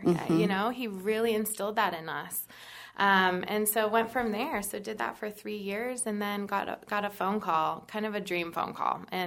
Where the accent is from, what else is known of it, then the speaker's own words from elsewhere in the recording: Chicago, Illinois, United States; I'm from Chicago, the Midwest. We're known for our, you know, blue-collar, hardworking mentality.